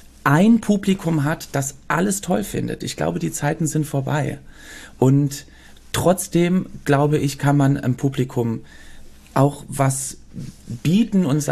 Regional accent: Belgium; born or raised there; also born or lived in Cologne

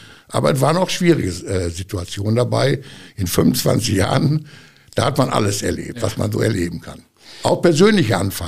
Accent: North Rhine-Westphalia, Germany; ich bin hier aufgewachsen, in der Waldsiedlung groß geworden, jetzt schon seit Anfang der 90er lebe ich in Lenkerbeck oder Hülz-Lenkerbeck hier an der Viktoriastraße, da wohne ich.

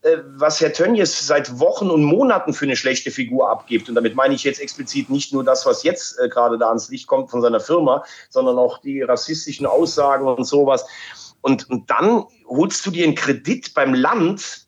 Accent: Mayen, Rhineland-Palatinate, Germany; Ja, ich bin in Mayen geboren. Ich habe am Laacher See bin ich aufgewachsen, also zwischen Mayen und Andernach, wer sich da ein bisschen auskennt. Aber ich war in Mayen auf der Schule, das ist schon meine Heimat

